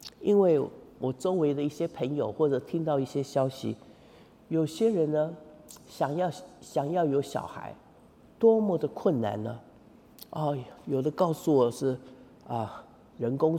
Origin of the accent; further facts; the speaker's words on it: Taiwan; 那我们从小在台湾那个比较传统的家庭长大，